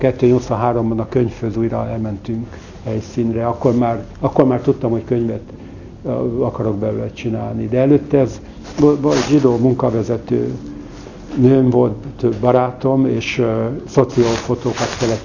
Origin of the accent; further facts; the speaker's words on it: Budapest, Hungary; Igen, pesti, budai vagyok, nem pesti, igen.